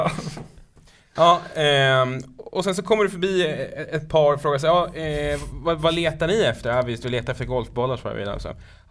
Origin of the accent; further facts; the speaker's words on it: Södertälje, Stockholm County, Sweden; jag är uppväxt i Södertälje och är med omnejd.